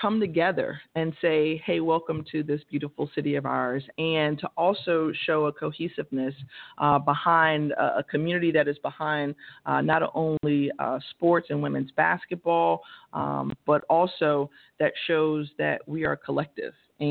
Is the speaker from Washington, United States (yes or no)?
no; Tampa, Florida, United States; I grew up right here in Tampa, as I mentioned, West Tampa Boys and Girls Club and Zonta Boys and Girls Club were the branches that I attended.